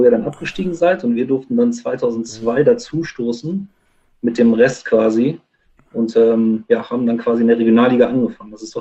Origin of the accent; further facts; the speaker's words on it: Spich, North Rhine-Westphalia, Germany; now in Troisdorf, Germany; wohne quasi beim Aggerstadion um die Ecke. Ich habe Spich meine Heimat verlassen und bin ins weite, offene Troisdorf gezogen.